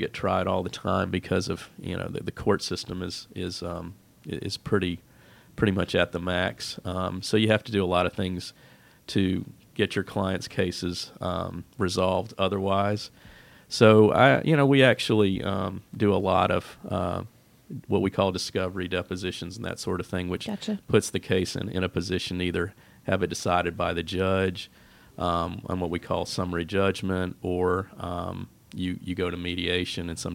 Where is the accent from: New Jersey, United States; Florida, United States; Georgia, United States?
Georgia, United States; Augusta; I'm originally from Augusta. Sometimes I think back to just how much that shaped me, because Augusta is a small town